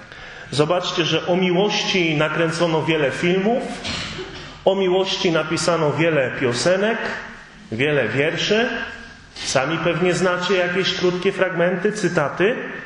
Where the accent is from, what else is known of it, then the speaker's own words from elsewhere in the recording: Pomeranian Voivodeship, Poland; now in Kraków, Poland; chociaż od 12 lat mieszkam i pracuję w Krakowie, to jednak pochodzę z takiej bardzo podobnej do waszej małej wioski, małej parafii nad morzem, niedaleko Ustki, blisko Słupska.